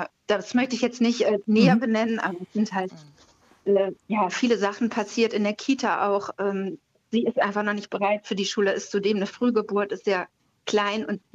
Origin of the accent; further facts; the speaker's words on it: Schleswig-Holstein, Germany; moved away; ich komme nämlich ursprünglich aus Schleswig-Holstein und bedauere das schon so sehr, dass ich weggezogen bin.